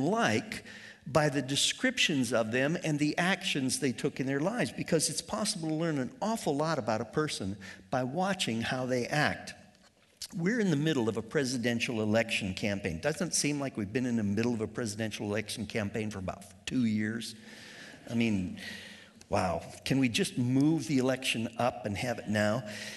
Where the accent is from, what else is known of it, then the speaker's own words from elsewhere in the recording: Ohio, United States; a place that I had never heard of in all my time growing up in Ohio, and I like history, so I'd read a lot of Ohio history.